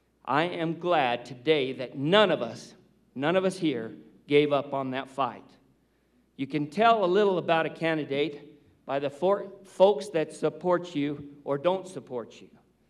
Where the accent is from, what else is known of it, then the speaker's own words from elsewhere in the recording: Hesperus, Colorado, United States; I grew up on the La Plata River south of Hesperus, Colorado, and cut my teeth on Colorado water law.